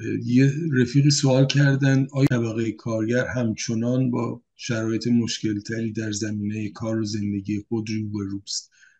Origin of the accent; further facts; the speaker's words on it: Iran; اما به عنوان یک ایرانی نمی‌خواهیم اقدام غیرقانونی یک دولت رو با اقدام غیرقانونی پرتاب موشک و پهپاد جواب بدهیم.